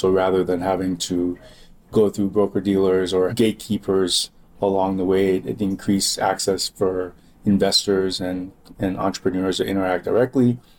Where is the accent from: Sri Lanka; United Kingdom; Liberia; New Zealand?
Liberia; now in Chicago, United States; I'm from Liberia and always had an interest in doing something there. But after living in Chicago for close to 10 years